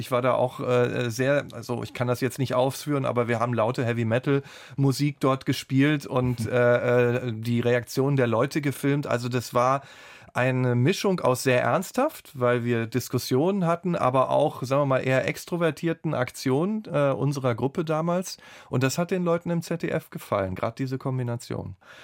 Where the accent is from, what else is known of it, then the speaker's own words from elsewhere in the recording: North Rhine-Westphalia, Germany; Ich komme ja aus dem Ruhrgebiet.